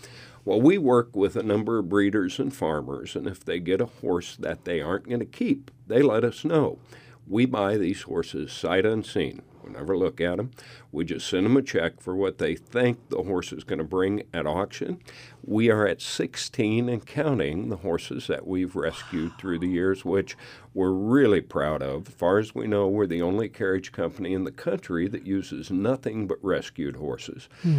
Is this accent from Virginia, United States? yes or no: no; Kansas, United States; I grew up in Kansas, but I had relatives. One uncle owned a ranch in Texas